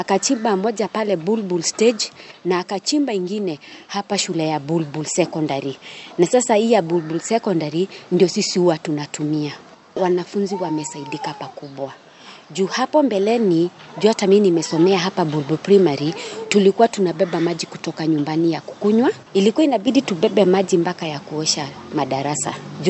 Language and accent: Swahili; Kajiado County, Kenya; natoka Kajiado North Rolwa Ward, mahali panaitwa Burbu location, Kariobangi ama Forest View.